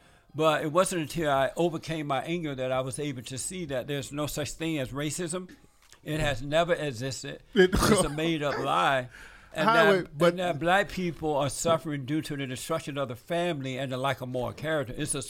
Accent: Alabama, United States; I mean, I grew up, as you know, I grew up in Alabama.

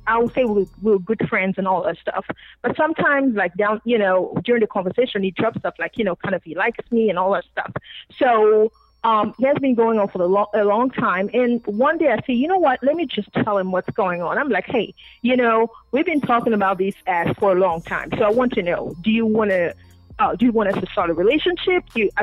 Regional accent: Sierra Leone; No. I'm not. I'm from Sierra Leone.

